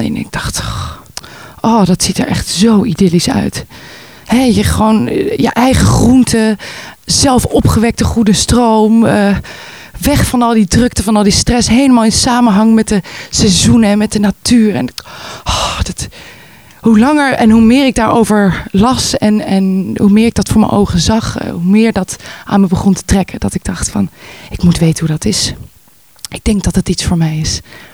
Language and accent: Dutch; Voorburg, South Holland, Netherlands; now in Amsterdam, Netherlands; Ik ben een stadsmens. Geboren en opgegroeid in Nederland, zoals je kan horen. In Voorburg. Dat is een klein dorpje wat grenst aan Den Haag. Daar opgegroeid, naar school gegaan en op mijn 18e met mijn ouders besloten, we ruilen Voorburg in voor Amsterdam.